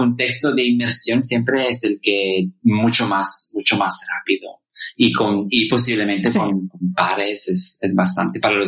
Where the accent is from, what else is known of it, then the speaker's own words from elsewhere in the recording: Italy; first language Italian; Spanish is a second language; aunque yo soy nativo de italiano